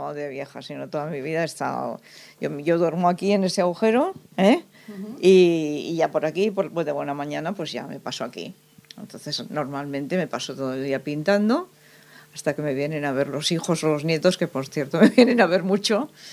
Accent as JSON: {"language": "Spanish", "town": "Vitoria", "region": "Basque Country", "country": "Spain", "also_born_or_lived": "Tarragona / Manresa", "moved": "yes", "lives_now": "Castellar, Spain", "said": "No, yo soy de Vitoria, soy vasca. Soy vasca."}